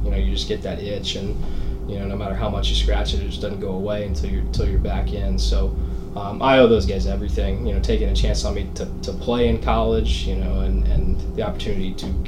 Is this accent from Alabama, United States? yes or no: yes; Alabaster, Alabama, United States; I was from Alabaster, like you mentioned, a city about 30, 35 minutes away